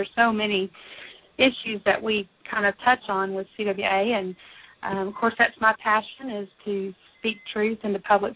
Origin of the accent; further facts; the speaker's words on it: Texas, United States; Sure. I'm from Texas.